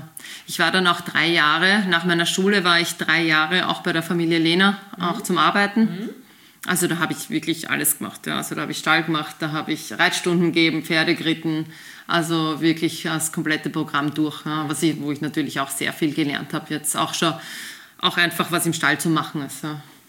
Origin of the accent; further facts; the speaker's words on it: Austria; Also bei uns in Österreich war ja das damals auch nicht so groß.